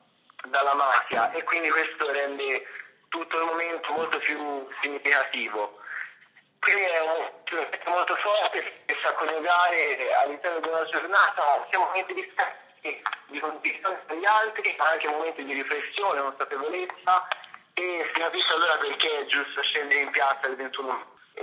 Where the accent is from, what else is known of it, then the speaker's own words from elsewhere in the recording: Scarperia, Tuscany, Italy; Io ho appena fatto 20 anni e sono di Scarperia, nella zona provincia di Firenze, del Mugello.